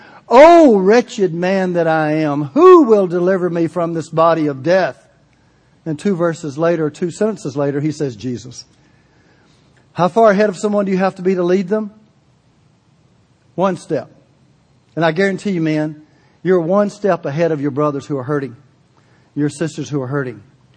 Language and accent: English; the South, United States; When I grew up in the South, a revival was nothing but an evangelistic campaign misnomer called revival.